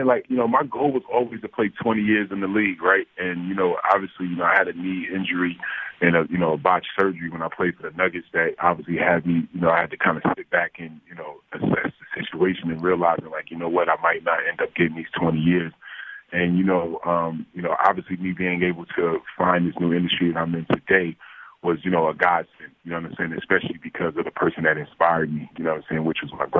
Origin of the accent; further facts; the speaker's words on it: Orange, New Jersey, United States; also born or lived in Roselle; So, you know, I grew up in Orange, New Jersey, and then I moved to Roselle, and I had that growth spurt.